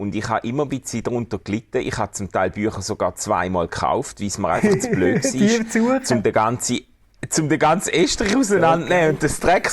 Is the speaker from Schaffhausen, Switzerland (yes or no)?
yes; Schaffhausen, Switzerland; Ich komme ja aus Schaffhausen und ich weiss es aus nächster Nähe.